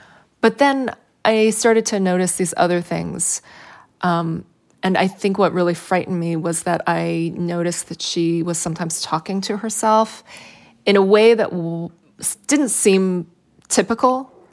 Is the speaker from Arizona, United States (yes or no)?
no; Chehalis, Washington, United States; experiences like this sort of accumulated over the time that I grew up in Chehalis, and especially as I got older, when I was a teenager